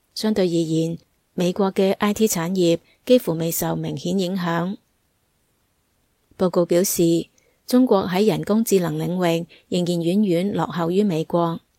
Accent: Taiwan; 我们是在台湾长大的孩子，对我个人来讲，我们是住在三爷公溪、二人溪流域滋养我们的地方。

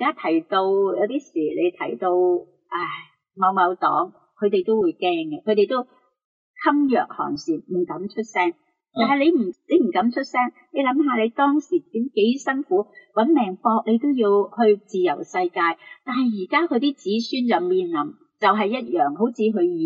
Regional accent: Hong Kong; 爱嚟分裂我哋香港人。

